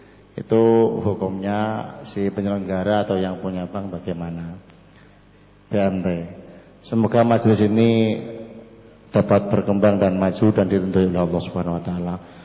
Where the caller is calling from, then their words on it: Wonogiri, Central Java, Indonesia; Saya dari Resa Wonogiri … Tepatnya Prom Sewani Resa Wonogiri Silogiri.